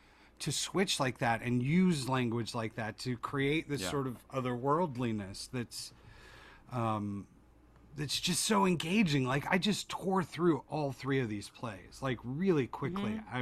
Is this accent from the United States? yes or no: yes; West Virginia, United States; born there; Like, I can identify with that. Like, I was born in West Virginia.